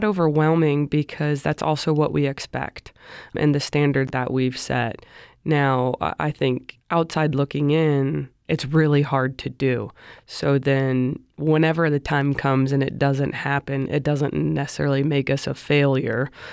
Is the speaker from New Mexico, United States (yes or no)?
no; Las Vegas, Nevada, United States; Being born and raised here in Las Vegas to coach my hometown team, honestly, it still feels surreal.